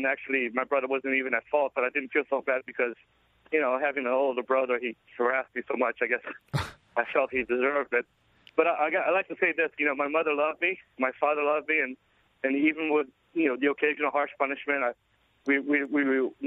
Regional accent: Brazil; my mother was from El Salvador. I grew up in Brazil, actually.

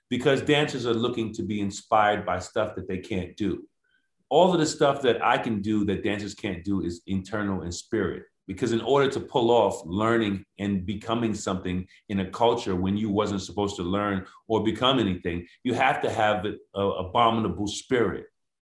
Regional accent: Far Rockaway, New York, United States; I'm an inner city kid. I'm from Far Rockaway, Queens, New York.

